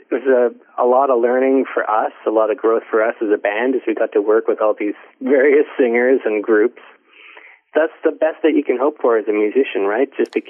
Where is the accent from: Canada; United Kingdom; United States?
Canada; Ontario; as people know it here in Ontario, and I grew up in Ontario, so we all learned it in school.